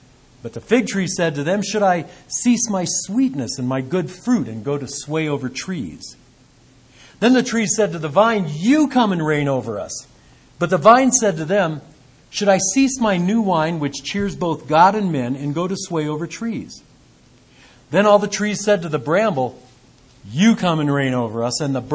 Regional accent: Michigan, United States; Because I was raised in Michigan, where trees like grow really enormous.

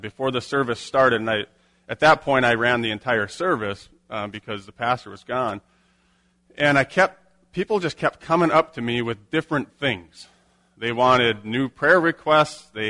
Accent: Winger, Minnesota, United States; now in Fargo, United States; So just a little bit about me. I grew up in the Winger area. I live in Fargo today.

